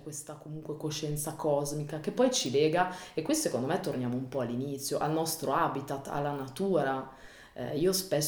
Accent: Ticino, Switzerland; sarà che siamo tutti cresciuti almeno qui in Ticino, in Svizzera

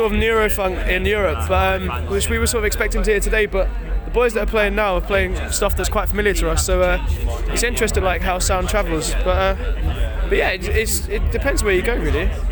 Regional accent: London, United Kingdom; because obviously like I'm from London, so it's like huge in London

